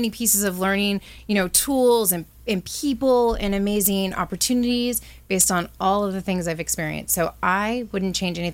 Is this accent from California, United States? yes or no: yes; Fullerton, California, United States; I grew up in Fullerton in Orange County all my life, California.